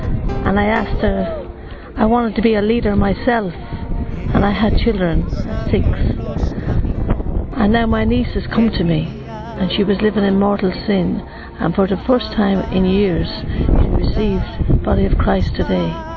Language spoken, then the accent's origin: English; West Midlands, United Kingdom; I'm from the Midlands, near Wolverhampton and Birmingham.